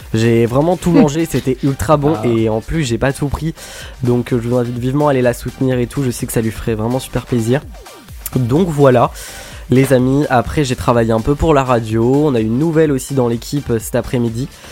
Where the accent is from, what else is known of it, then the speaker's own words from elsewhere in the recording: Normandy, France; Même si je suis normand.